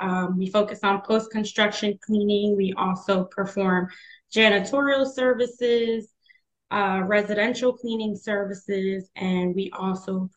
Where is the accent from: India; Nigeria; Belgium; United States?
United States; New Jersey; moved away; Okay. And I'm not. I'm originally from New Jersey, and I relocated to the area in 2011. So I've been here for 12 years now.